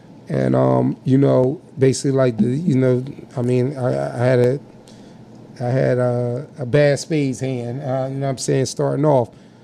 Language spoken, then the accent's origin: English; Trenton, New Jersey, United States; It's like growing up, I grew up in North Trenton.